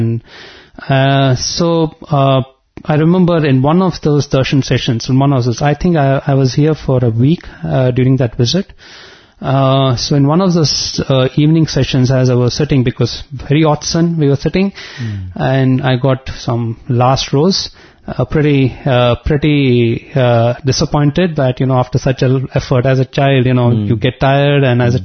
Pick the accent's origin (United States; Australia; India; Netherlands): India; Mumbai, Maharashtra; because I was always from Mumbai, and Mumbai is full of the good and the bad attractions.